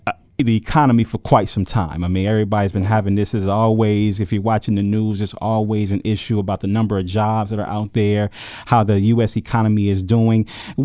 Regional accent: Detroit, Michigan, United States; I'm from Detroit, Michigan, so you understand. I know very clearly about the hard times that the Midwest and parts of the country has had.

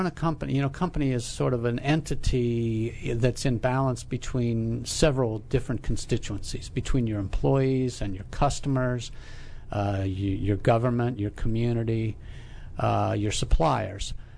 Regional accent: Blanchester, Ohio, United States; This is a corn and soybean town in southern Ohio called Blanchester, Ohio.

